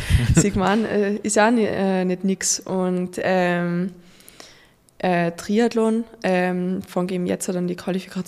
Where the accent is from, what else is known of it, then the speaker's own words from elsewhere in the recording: Tyrol, Austria; dass ich als Tirolerin im ersten Conti-Team sein kann.